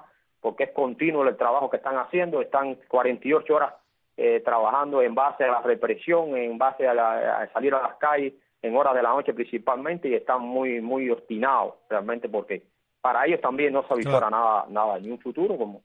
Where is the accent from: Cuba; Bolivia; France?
Cuba; los cubanos en general